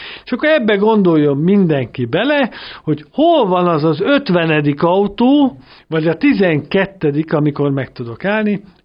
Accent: Tatabánya, Komárom-Esztergom, Hungary; én is egy vidéki ember vagyok, Tatabányán születtem, ott élek, és onnan jövök, megyek a világba.

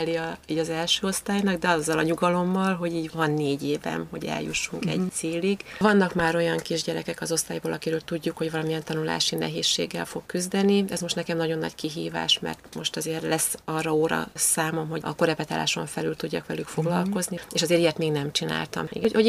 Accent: Kisújszállás, Jász-Nagykun-Szolnok, Hungary; born there; now in Budapest, Hungary; én Kisújszálláson születtem, és a nagymamám testvére volt a kisújszállási lelkész, és így igazából, amikor férjhez mentem és Pestre kerültem, Budapestre kerültem

